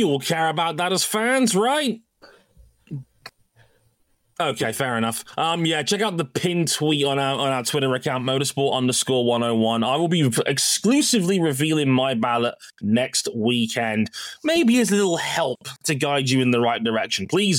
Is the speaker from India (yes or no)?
no; United Kingdom; because I'm British.